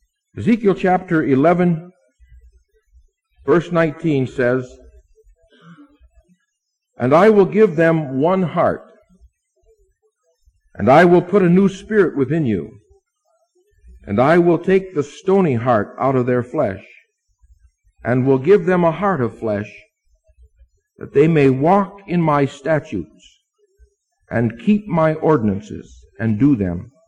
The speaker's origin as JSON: {"language": "English", "town": "Akron", "region": "Ohio", "country": "United States", "tie": "born or raised there", "also_born_or_lived": "Muncie, Indiana", "said": "I grew up in Akron First Church, large church, and the last year I was here as a senior, I was chorister and Sunday evening choir director."}